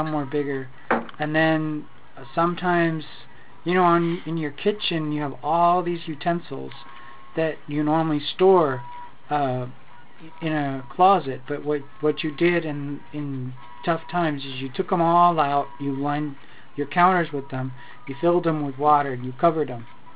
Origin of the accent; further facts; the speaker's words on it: Lebanon; Well, in Lebanon, we lived through a long civil war.